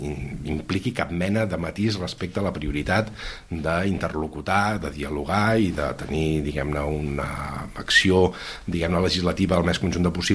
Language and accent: Catalan; Catalonia, Spain; M'encanta el paisatge de la meva comarca, de la comarca de l'Ona. És un paisatge de transició entre la zona més verda de Catalunya i la zona més ja segarrenca o de la plana de Lleida